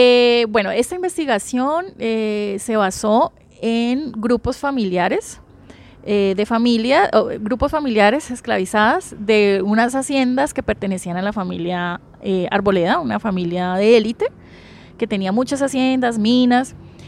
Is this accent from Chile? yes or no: no; Colombia; Eso es una historia que nos pesa como sociedad colombiana